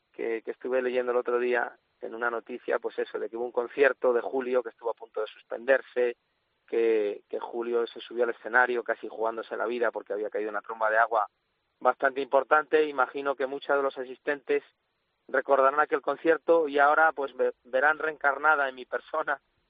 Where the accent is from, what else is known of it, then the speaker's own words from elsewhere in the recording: Salamanca, Castile and León, Spain; now in Cádiz, Spain; Yo soy de Salamanca, aunque llevo muchos años fuera de mi tierra, vivo en Cádiz.